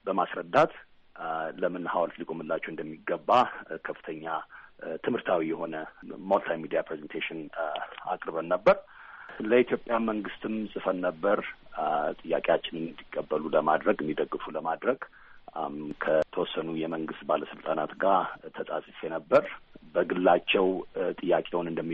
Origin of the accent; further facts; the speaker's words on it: United States; እኔ አሜሪካን ሀገር ነው ተወልጄ ያደግኩት። እዛ ተወልጄ ባድግም በቤተሰቦቼ ምክንያት የኢትዮጵያን ታሪክና ባህል እንዳከብር ለማክበር ችያለሁኝ፣